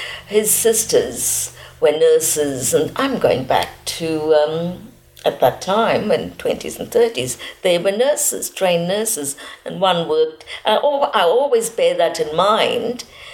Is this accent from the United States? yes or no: no; India; I am part Indian, what yes. We call Anglo-Indians.